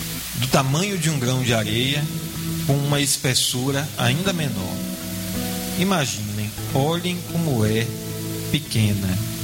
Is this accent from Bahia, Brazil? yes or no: yes; São Sebastião do Passé, Bahia, Brazil; muito menor do que São Sebastião do Passé, a cidade de onde eu venho